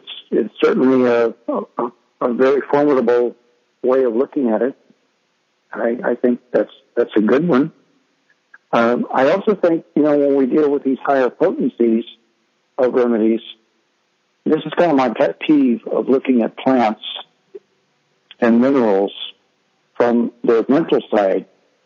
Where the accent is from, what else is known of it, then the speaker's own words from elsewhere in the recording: Miami, Florida, United States; born there; I normally would go into a cold climate because I was born in Miami.